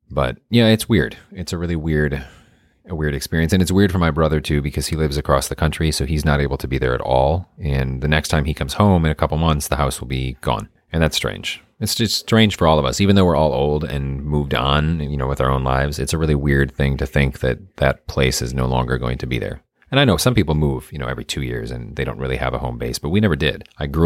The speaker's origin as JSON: {"language": "English", "region": "Michigan", "country": "United States", "tie": "born or raised there", "said": "And then I flew back, and the next morning drove to my hometown in Michigan, which is about 7 hours away."}